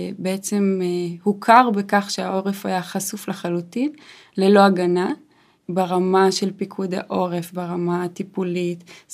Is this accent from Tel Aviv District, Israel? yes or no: no; Dafna, Northern District, Israel; גדלתי בקיבוץ דפנה, והיינו בעצם תחת הפגזות ואירועי ביטחון תדירים כל הזמן